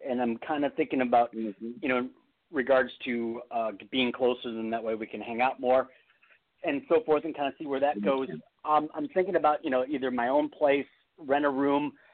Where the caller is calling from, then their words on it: California, United States; I'm calling from California.